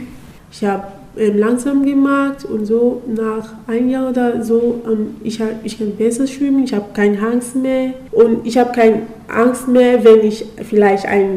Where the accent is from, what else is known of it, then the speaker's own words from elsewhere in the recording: Nigeria; German is a second language; now in Germany; Aus Nigeria.